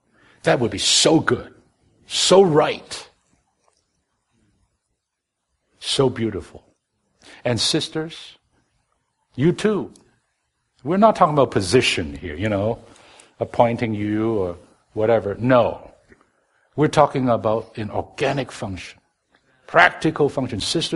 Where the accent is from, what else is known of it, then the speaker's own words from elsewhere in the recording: Hong Kong; English is a second language; Mind you, I'm from Hong Kong, he knows. We're both from Hong Kong. And we didn't grow up, we kind of know some Mandarin, but that's not our mother tongue, right?